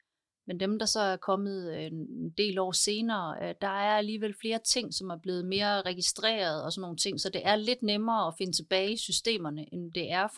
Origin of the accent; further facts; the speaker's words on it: Næsbjerg, Region of Southern Denmark, Denmark; also born or lived in Seoul, South Korea; jeg er adopteret fra Korea. Og jeg blev født i Seoul i 1977 og blev så adopteret til Danmark og er vokset op i en meget lille landsby lidt uden for Varde, som hedder Næsbjerg.